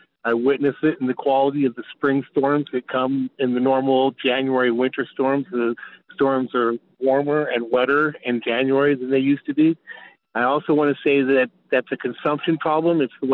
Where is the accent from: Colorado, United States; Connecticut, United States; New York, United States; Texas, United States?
Colorado, United States; Broomfield; from Broomfield, Colorado.